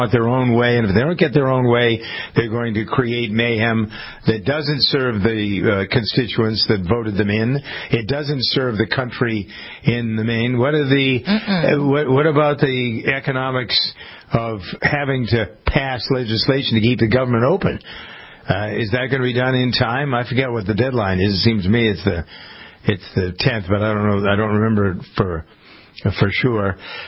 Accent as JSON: {"language": "English", "town": "Framingham", "region": "Massachusetts", "country": "United States", "tie": "born or raised there", "said": "There's 5,000-6,000 of them live here in Framingham, my hometown."}